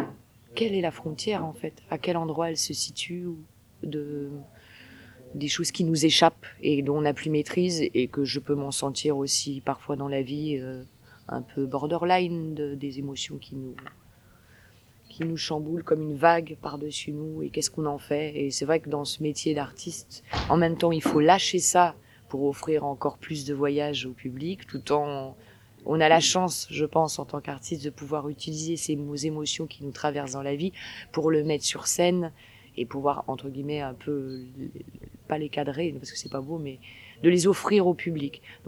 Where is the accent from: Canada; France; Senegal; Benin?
France; Paris, Île-de-France; Et puis à Montmartre, puisque je viens de Montmartre, enfin du 18e arrondissement